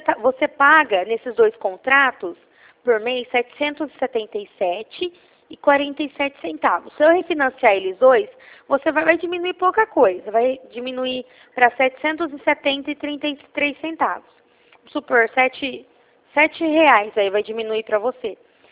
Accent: Presidente Prudente, São Paulo, Brazil; Eu sou de Presidente Prudente, interior de São

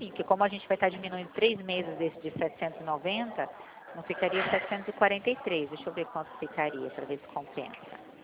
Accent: Presidente Prudente, São Paulo, Brazil; Eu sou de Prudente.

